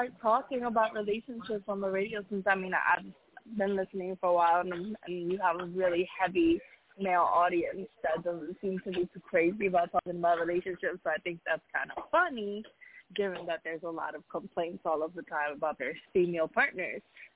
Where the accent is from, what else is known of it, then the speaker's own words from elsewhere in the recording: New York, United States; Well, I'm from New York. I live in Brooklyn, but I spend half of my time in the Bronx.